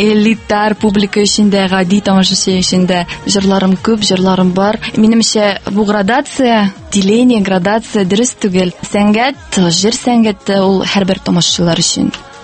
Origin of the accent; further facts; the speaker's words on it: Yershov, Saratov Oblast, Russia; born there; Ершов шәһәре. Монда тудым.